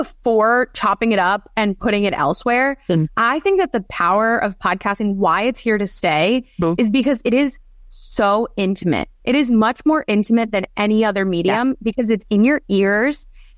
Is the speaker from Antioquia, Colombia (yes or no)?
no; Cali, Valle del Cauca, Colombia; now in United States; Yeah, so we're all from Colombia. We have found ourselves in Philadelphia, in Florida, a lot of moving around as well. But yeah, Cali, Colombia.